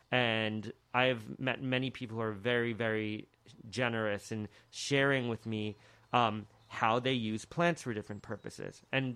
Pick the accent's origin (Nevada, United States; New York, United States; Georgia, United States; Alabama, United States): New York, United States; Hudson; So I grew up in Hudson and got to see, you know, one of the best views of the Catskill Mountain escarpment pretty much every single day.